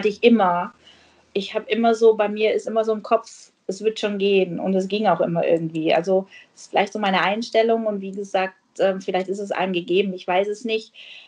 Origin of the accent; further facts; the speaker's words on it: Ulm, Baden-Württemberg, Germany; ich komme aus Ulm im Süden von Deutschland